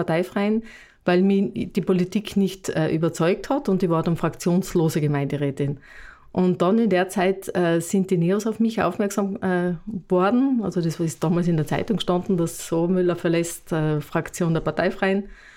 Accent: Oberlienz, Tyrol, Austria; Ich bin eben, wie du sagst, eine gebürtige Oberlienzerin. Ich bin die jüngste von 8 Kindern. … Ich komme vom Schneiderhof in Oberlienz. Ich bin nach der Matura nach Innsbruck

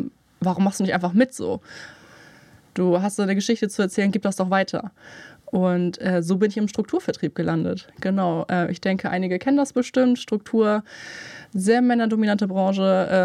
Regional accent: Munich, Bavaria, Germany; moved away as an adult; now in Kiel, Germany; ich komme aber gar nicht hier aus der Gegend. Ich komme aus München und ja, das liegt daran, dass ich wegen einem Mann hier hochgezogen bin, tatsächlich.

